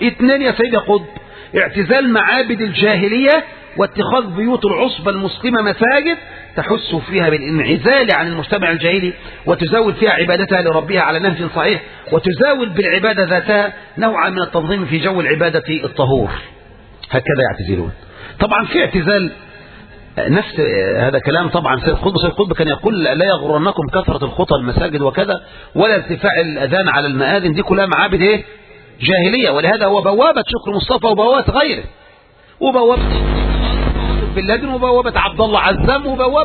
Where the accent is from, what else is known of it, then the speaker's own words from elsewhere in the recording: Egypt; هو احنا من مصر ولا من السودان يا أخوان، من فرنسا ولا من الصين، ألسنا من مصر